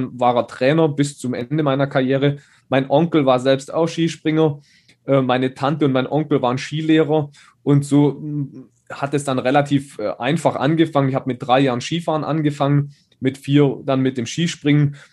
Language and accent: German; Schonach, Baden-Württemberg, Germany; in Schonach, da wo ich herkomme, kleiner Ort mit 4000 Einwohnern.